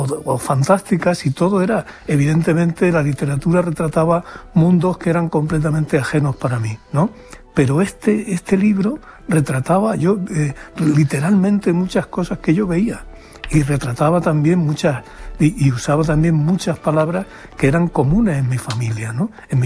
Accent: Jaén, Andalusia, Spain; La España de Jaén. Claro. Que es mi tierra, que está muy cerca de la Mancha

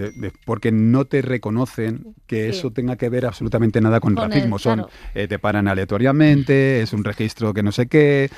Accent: Torrejón de Ardoz, Community of Madrid, Spain; Yo soy de Torrejón y me había ido a Madrid.

